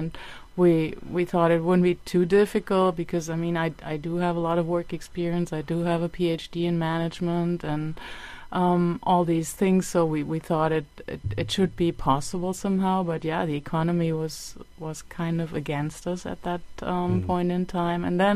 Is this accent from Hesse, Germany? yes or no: yes; Hesse, Germany; now in Rotterdam, Netherlands; I'm originally from Germany